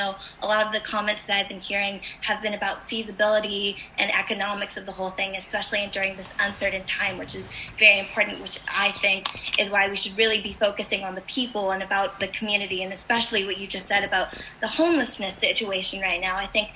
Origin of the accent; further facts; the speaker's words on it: Los Angeles, California, United States; resident of Los Angeles County, specifically Mar Vista, and I've lived in Mar Vista my entire life. Growing up in Mar Vista means I've been about 15 minutes away from the beach since I've been born